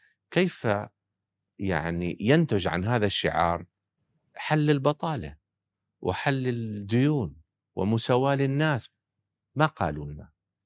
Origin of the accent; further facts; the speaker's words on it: Jordan; الآن عندنا في الأردن كان صار في حالة